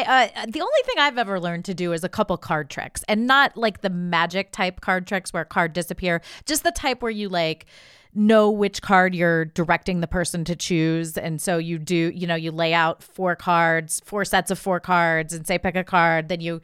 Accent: Ohio, United States; But I'm from Ohio, so, you know, it's all twisty-twirby there.

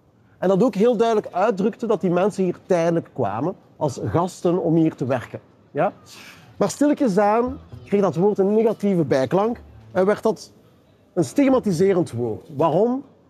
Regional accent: Belgium; Ik ben bijvoorbeeld een Belg met mijn accent

